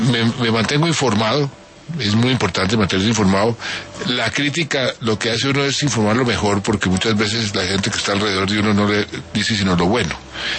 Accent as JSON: {"language": "Spanish", "country": "Colombia", "said": "me ha dolido muchísimo como colombiano"}